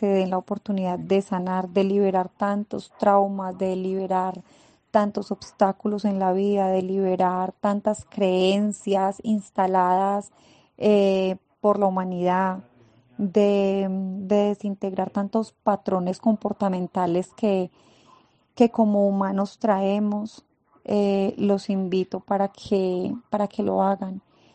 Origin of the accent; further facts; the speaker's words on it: Colombia; soy de Colombia.